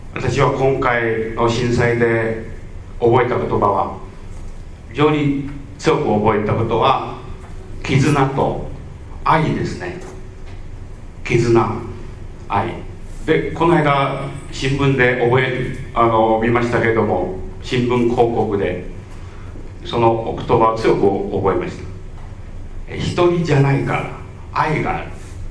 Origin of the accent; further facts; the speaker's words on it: China; 本当私たち中国人にとってみれば本当にそれは一言ではないような感じがいたします。